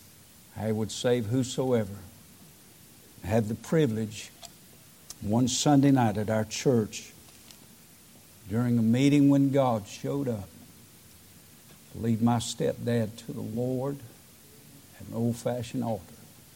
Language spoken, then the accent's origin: English; Waycross, Georgia, United States; Went down to my hometown of Waycross, Georgia